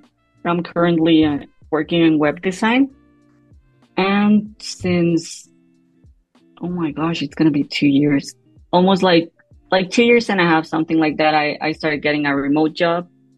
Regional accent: Mexico City, Mexico; I'm from Mexico, Mexico City. Every time people ask me, I say I live in the outside, but it's known to be part of Mexico City. So yeah, Mexico City.

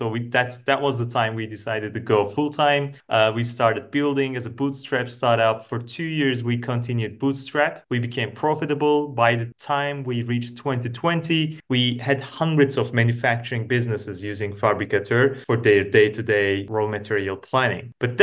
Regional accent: Berlin, Germany; English is a second language; Hi, I'm from Germany, Berlin

